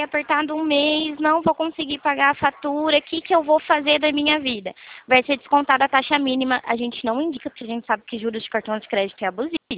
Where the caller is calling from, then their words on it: Limeira, São Paulo, Brazil; Eu fico aqui no interior de São Paulo, em Limeira